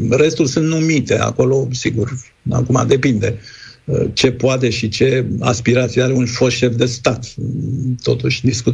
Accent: Romania; Ne-a insultat pe noi personal și pe noi ca români.

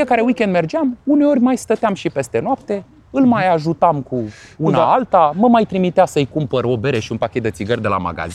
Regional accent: Râmnicu Vâlcea, Vâlcea County, Romania; unde m-am născut eu la Râmnicu Vâlcea, unde am copilărit eu, nu unde m-am născut, dar unde am copilărit.

